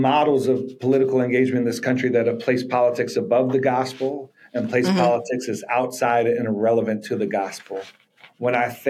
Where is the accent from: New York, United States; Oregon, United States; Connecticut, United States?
New York, United States; Buffalo; now in Baltimore, United States; I'm from Buffalo, New York, live in Baltimore, Maryland